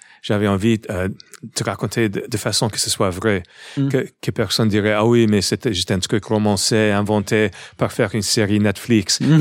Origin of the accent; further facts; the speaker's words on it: New York, United States; French is a second language; même si je suis 100% américain, je suis né à New York, j'avais grandi à New York.